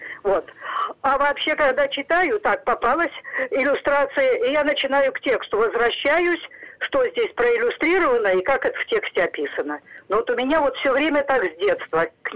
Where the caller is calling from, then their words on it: Livny, Oryol Oblast, Russia; Здравствуйте. Я из Ливен.